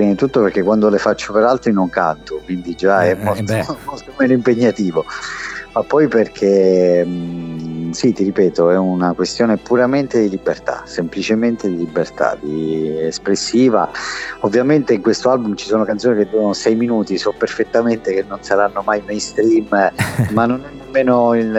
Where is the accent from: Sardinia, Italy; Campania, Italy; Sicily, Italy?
Sicily, Italy; moved away as an adult; io me ne sono andato via dalla Sicilia per seguire il sogno della musica che avevo 19 anni